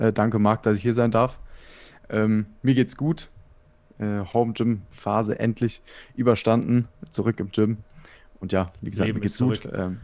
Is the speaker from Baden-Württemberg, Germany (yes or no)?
yes; Baden-Württemberg, Germany; ich komme aus der Nähe von Heidelberg, Baden-Württemberg. Und ja, ich bin 23 Jahre alt